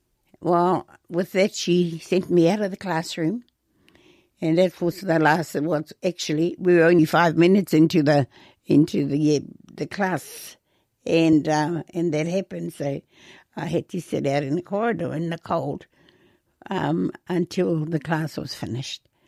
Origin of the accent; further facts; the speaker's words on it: Moirua, Northland, New Zealand; also born or lived in Kawakawa; there was a time that we moved from Taitokerau, which is really right in the country, I was born in Kawakawa. In Kawakawa was where I was born, and that was where the hospital was. But our home was in Moirua.